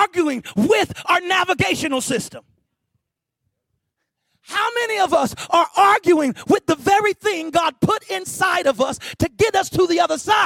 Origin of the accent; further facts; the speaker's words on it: Kansas City, United States; Y'all forgive me. I'm from Kansas City. and a little country too, so it's all messed up.